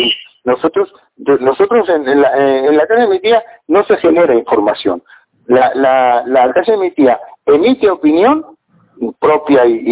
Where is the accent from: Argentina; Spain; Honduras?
Spain; Canary Islands; nosotros somos canarios y del mundo.